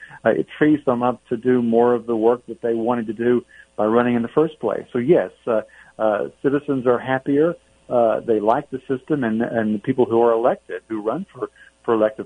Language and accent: English; Tennessee, United States; In fact, I'm from Tennessee